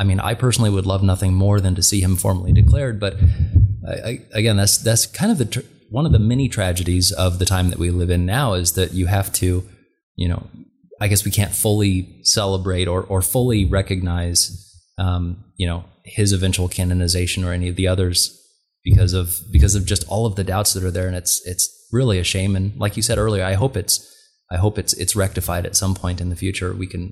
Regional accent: Kansas, United States; I mean, on a personal note, you know, growing up in Kansas

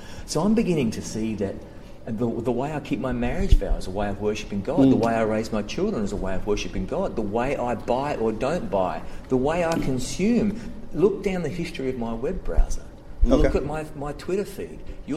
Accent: Australia; And it's really tough being an Australian with a last name

